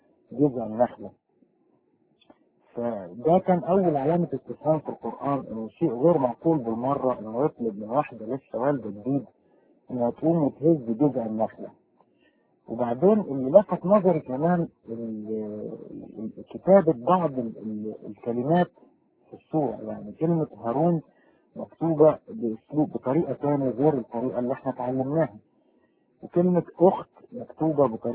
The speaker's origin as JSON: {"language": "Arabic", "region": "Upper Egypt", "country": "Egypt", "said": "فانا يعني اصلا من الصعيد وكان عندنا نخل كتير"}